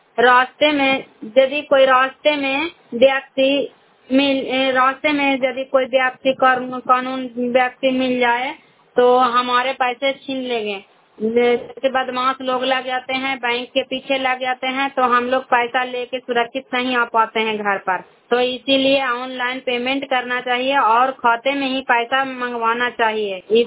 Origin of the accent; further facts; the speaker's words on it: India; मैं cry block से belong करती हूँ।